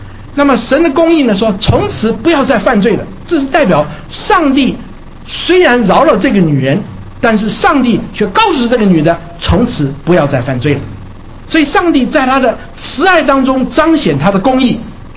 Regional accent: China; 各位弟兄姐妹们，我们中国人啊，不但是到庙里面去拜的人，心里面有一个贿赂的一个想法

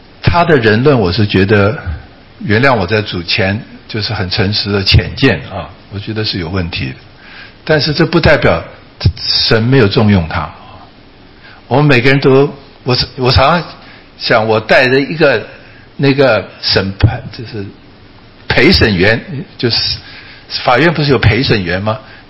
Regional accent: Taiwan; 我们中国人很喜欢这一套，我从小在台湾就是这样

